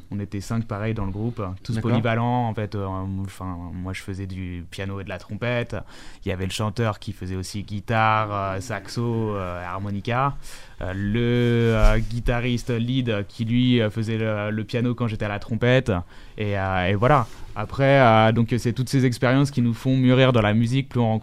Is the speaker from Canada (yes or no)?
no; Angers, Pays de la Loire, France; moi, donc, je suis originaire d'Angers déjà.